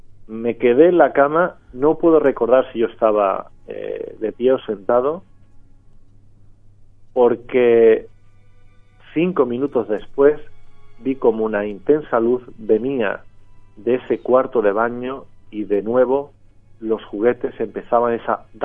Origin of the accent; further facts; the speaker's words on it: Denmark; accent: Jutland; Spanish is a second language; Yo le contesté mi acento de Yutlandia, que para los iniciados es un poco catetillo